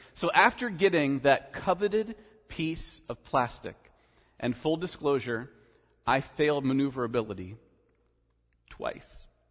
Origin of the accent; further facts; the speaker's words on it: Winona, Ohio, United States; I grew up in Winona, Ohio, home of probably more cows than people, with a single stop sign intersection, right?